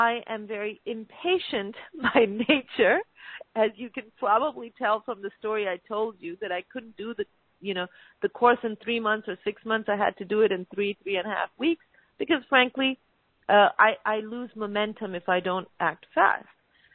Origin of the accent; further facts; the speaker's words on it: Pakistan; of course, I was born and raised in Pakistan